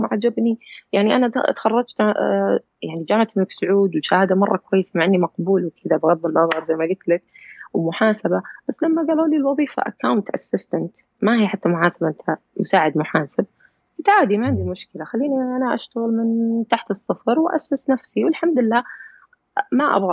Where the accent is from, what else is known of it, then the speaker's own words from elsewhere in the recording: Saudi Arabia; فما كانوا يرفضون لأنها شركات سعودية، أنا بنت سعودية